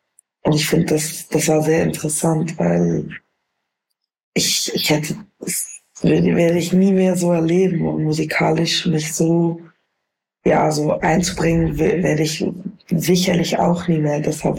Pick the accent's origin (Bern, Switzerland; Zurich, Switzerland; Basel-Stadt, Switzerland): Bern, Switzerland; accent: Bernese German; Ja, also unser Akzent ist wirklich so. Es gibt gute Akzente in der Schweiz, so, aber Berndeutsch ist schon the nicest one.